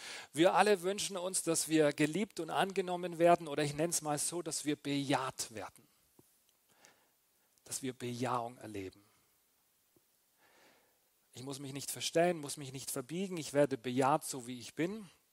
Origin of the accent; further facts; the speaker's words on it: Bavaria, Germany; born there; now in Kaufbeuren, Germany; 49 Jahre alt, seit 22 Jahren verheiratet. Wir haben 3 Kinder, gebürtiger Franke